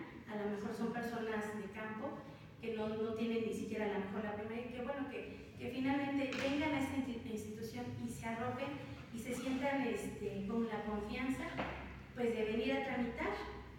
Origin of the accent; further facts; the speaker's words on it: Mexico; Soy originaria y vecina de esta ciudad.